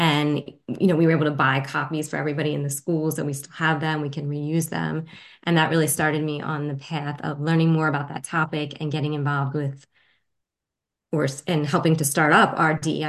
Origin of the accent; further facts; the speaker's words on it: Pike Creek, Delaware, United States; I'm from Delaware. I've always lived right around here in Pike Creek. I went to St. John's and St. Mark's, and then I went up to Westchester University for college.